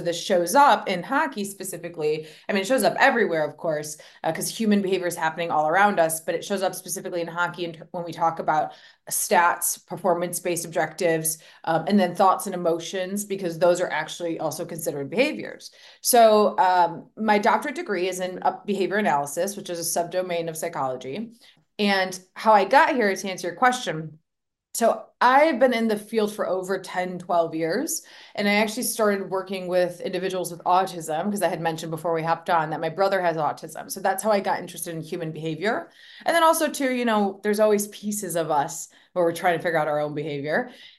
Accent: Michigan, United States; I'm from Michigan, so hockey town, that kind of counts a little bit, right?

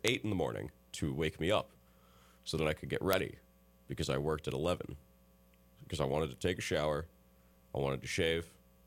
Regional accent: Indiana, United States; also born or lived in Illinois; me being born and raised in Indiana and Illinois and back in Indiana, I am not used to getting sunburned.

